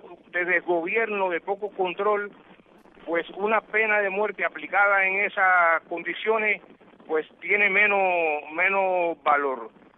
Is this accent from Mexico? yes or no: no; Cuba; mi deseo como cubano